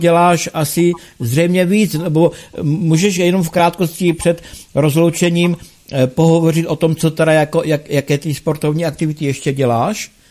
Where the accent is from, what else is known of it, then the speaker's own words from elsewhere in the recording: Mostkovice, Olomouc Region, Czechia; já jsem rodák z Mostkovic, jo? Je to ta Drahanská vrchovina tam, takže Plunovská přehrada.